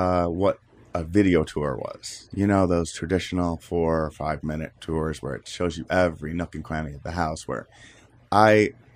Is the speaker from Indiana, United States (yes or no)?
no; Floyd, New York, United States; I grew up in a really small town in upstate New York, about an hour northwest of Syracuse. So it was very rural.